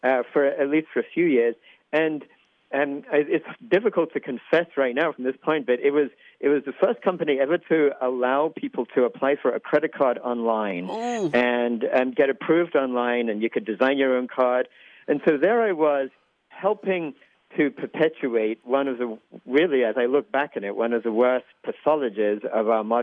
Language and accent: English; England, United Kingdom; moved away as an adult; I grew up in England. Some people may wonder about my accent because it's kind of hard to place, but actually I was born and raised in England, and I left there in 1981 when I was 21.